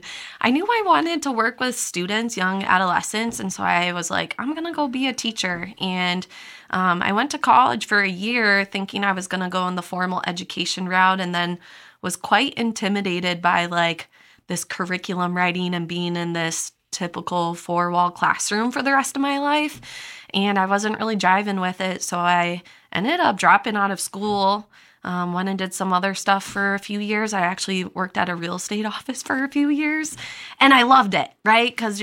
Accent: Milwaukee, Wisconsin, United States; Yeah, so I'm a Wisconsin girl. I grew up in the Milwaukee area.

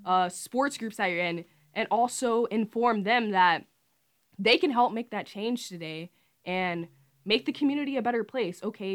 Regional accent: Rock Island, Illinois, United States; Hey, I'm from Rock Island.

